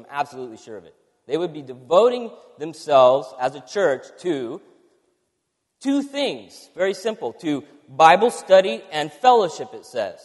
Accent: California, United States; By the way, we're from California, so go easy on us.

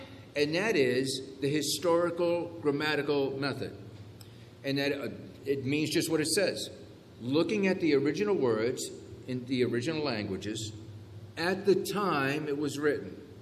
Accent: Brockton, Massachusetts, United States; You know, I remember when I was young, I grew up in Brockton. Brockton, as you know, is nicknamed City of Champions.

